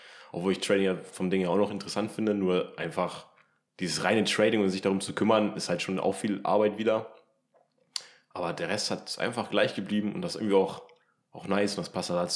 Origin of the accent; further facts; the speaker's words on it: Hildesheim, Lower Saxony, Germany; also wir kommen ja ursprünglich aus Hildesheim